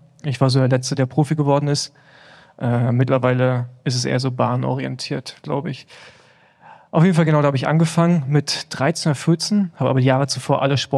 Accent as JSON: {"language": "German", "town": "Rostock", "region": "Mecklenburg-Vorpommern", "country": "Germany", "said": "ich komme aus Rostock, habe beim PSV Rostock angefangen."}